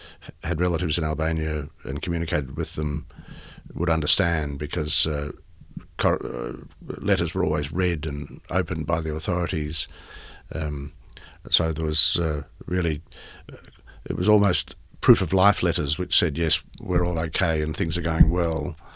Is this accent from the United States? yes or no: no; Whyalla, South Australia, Australia; born there; I was born in Whyalla, mm-hmm. in South Australia.